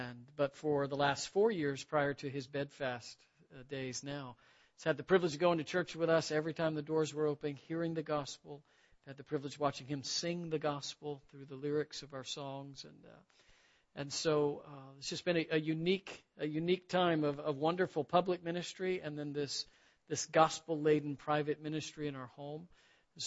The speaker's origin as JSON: {"language": "English", "region": "Florida", "country": "United States", "tie": "born or raised there", "also_born_or_lived": "Arkansas", "said": "I grew up in South Florida, and for the last 5 years, I've had the opportunity as an old man to go back home. And so Florida makes sense to me, and the culture and the climate is my preference."}